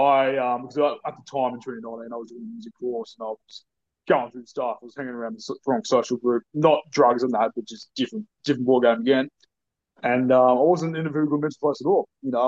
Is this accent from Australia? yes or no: yes; Newcastle, New South Wales, Australia; I'm from Newcastle, New South Wales, which is 2 hours north of Sydney. Technically, I live, which is in the Newcastle region, like Macquarie, so I live in a suburb called Warners Bay.